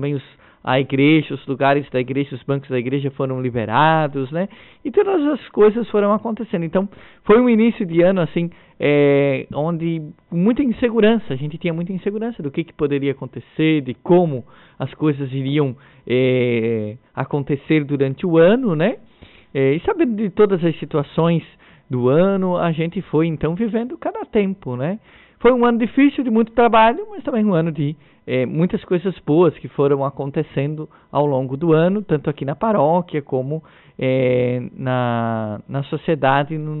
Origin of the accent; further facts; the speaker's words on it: Treviso, Santa Catarina, Brazil; Eu acompanhava quando era criança isso, lá na minha infância, lá em Treviso, né?